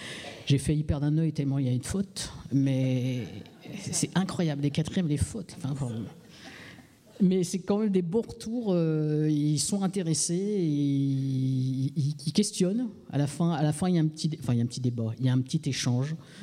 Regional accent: Lille, Hauts-de-France, France; je viens des HDF, moi, Hauts-de-France, c'est pas HDR. Je viens de Lille, quoi.

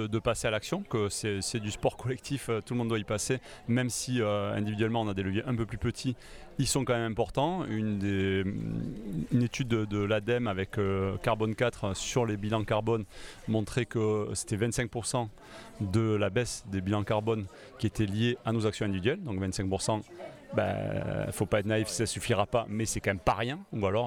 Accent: Carcassonne, Occitanie, France; Moi, j'ai été élevé, je suis de Carcassonne, j'ai été élevé au cassoulet, au foie gras, au magret, etc.

